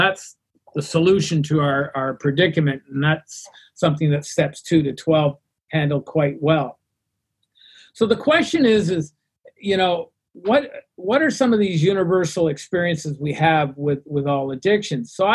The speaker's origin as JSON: {"language": "English", "town": "Burlington", "region": "Ontario", "country": "Canada", "tie": "born or raised there", "also_born_or_lived": "Toronto", "said": "I moved from Toronto back to Burlington, my hometown"}